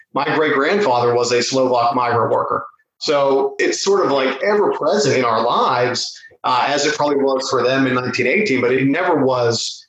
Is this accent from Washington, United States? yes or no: no; Saxonburg, Pennsylvania, United States; I grew up in Butler County outside of Saxonburg.